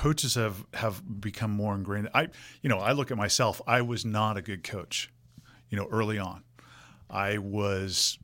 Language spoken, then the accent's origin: English; San Francisco, California, United States; from elementary school, growing up in San Francisco, CYO, all the way through.